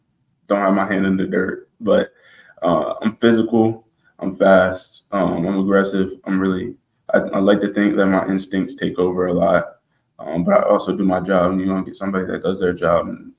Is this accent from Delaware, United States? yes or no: yes; Delaware, United States; I'm a linebacker from Bryant University. I'm gonna be a grad year. I'm originally from Delaware.